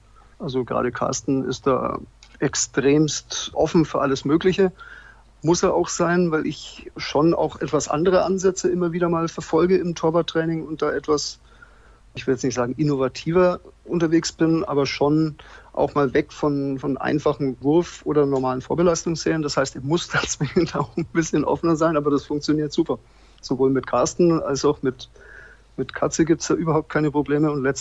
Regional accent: Bavaria, Germany; Also ich bin in Franken geboren und ich bin in Franken aufgewachsen

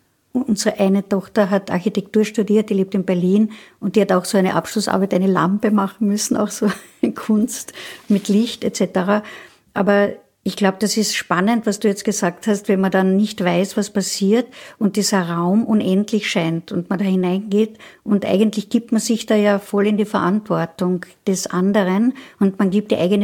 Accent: Carinthia, Austria; Ich bin auch in Wirklichkeit nur ein Kind vom Wörthersee

